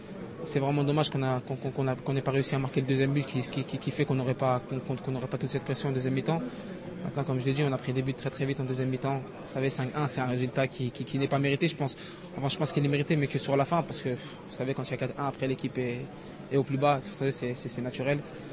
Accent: Paris, Île-de-France, France; vous savez, moi je suis de Paris, donc Lille, c'est une équipe à côté de chez moi.

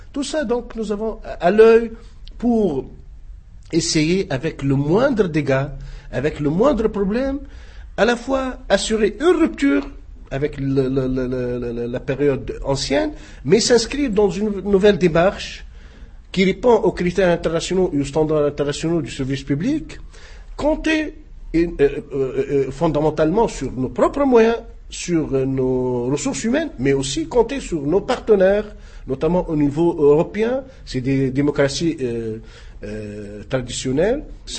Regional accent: Tunisia; mais chez nous, en Tunisie, nous avons besoin d'une contribution

